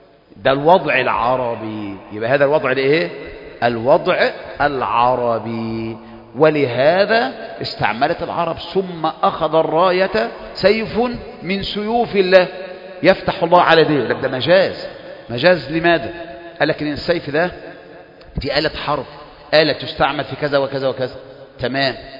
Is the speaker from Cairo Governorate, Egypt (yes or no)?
no; Kafr El Sheikh Governorate, Egypt; احنا عندنا في كفر الشيخ قريب قوي قوي قوي بدأنا يعني نقبل مسألة أكل الجمال.